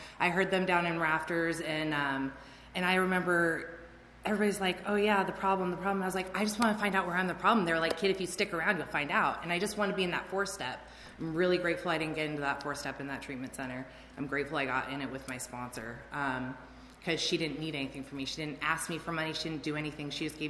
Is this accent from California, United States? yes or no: yes; Oceanside, California, United States; I'm not from Lancaster, thank God. I'm from Oceanside.